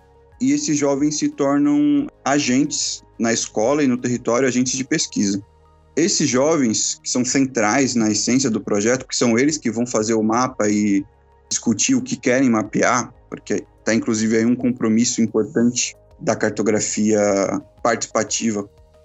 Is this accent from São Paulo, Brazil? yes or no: yes; Itaquaquecetuba, São Paulo, Brazil; Eu fiz uma atividade em Itacoaxetuba, que foi onde eu cresci